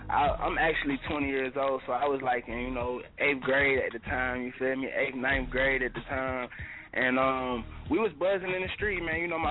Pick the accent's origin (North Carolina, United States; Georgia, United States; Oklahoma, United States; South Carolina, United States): Georgia, United States; Atlanta; also born or lived in Cleveland; I was born in Cleveland, raised in Atlanta, man, you know what I'm saying? So that's where my lingo come from. I got that Southern hospitality, you know, I'm still a Midwest cat, man, you know.